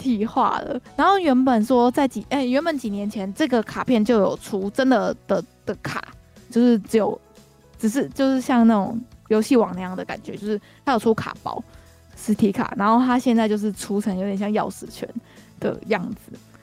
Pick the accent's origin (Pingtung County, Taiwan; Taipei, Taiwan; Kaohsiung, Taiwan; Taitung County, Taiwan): Kaohsiung, Taiwan; 我们是高雄人，我觉得对于高雄人来说